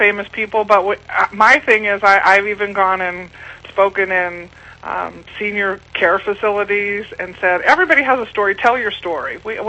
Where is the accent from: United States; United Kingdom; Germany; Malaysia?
United Kingdom; Scotland; Well, actually, I'm Scottish, and I don't know.